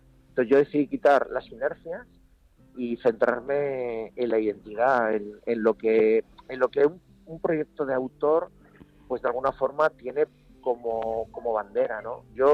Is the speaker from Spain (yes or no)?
yes; Basque Country, Spain; yo soy vasco, o sea, diré trainera